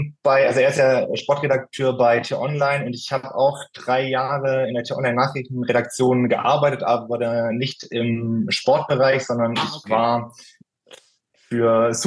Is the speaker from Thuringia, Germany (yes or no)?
no; Baden-Württemberg, Germany; ich komme eigentlich eher aus dem Einzugsgebiet, in dem man eher VfB oder Bayern-Fan ist, so Oberschwaben-Ecke, Bodensee, aber eher Richtung Bayern rüber.